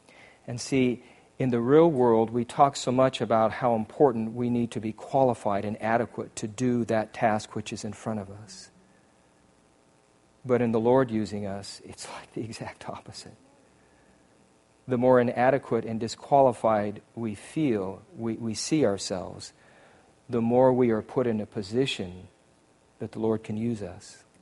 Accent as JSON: {"language": "English", "region": "Idaho", "country": "United States", "said": "And I was already introduced and said, I'm from Idaho, but I want to introduce my wife."}